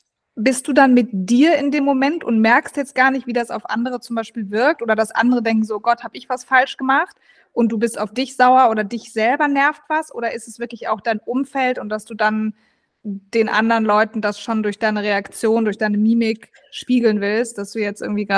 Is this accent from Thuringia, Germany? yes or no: no; Bochum, North Rhine-Westphalia, Germany; Ich komme ja aus Bochum, aus dem tiefsten Ruhrgebiet. Das ist jetzt nicht unbedingt eine der schönsten Städte in Deutschland. Wenn man dort aufgewachsen ist, merkt man das ja gar nicht. Man fühlt sich da wohl, das ist mein Zuhause.